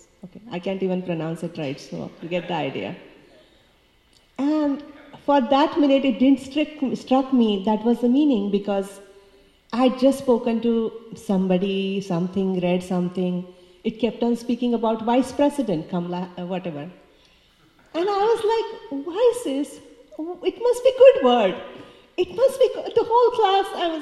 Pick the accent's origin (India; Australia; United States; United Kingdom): India; English is a second language; And I come from India. We were in a not so well-off family.